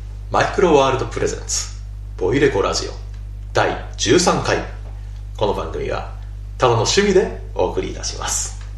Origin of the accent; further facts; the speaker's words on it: Kure, Hiroshima, Japan; 僕にとってのね、やっぱり地元はどこって言われたら、やっぱり広島の呉っていう感じなんですが、